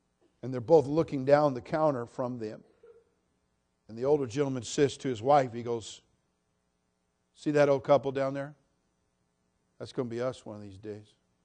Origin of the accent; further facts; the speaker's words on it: United States; I follow it carefully because I'm an American.